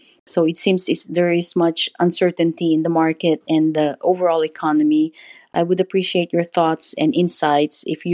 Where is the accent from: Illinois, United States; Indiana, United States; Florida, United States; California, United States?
California, United States; Hi, Paula. … I am from California.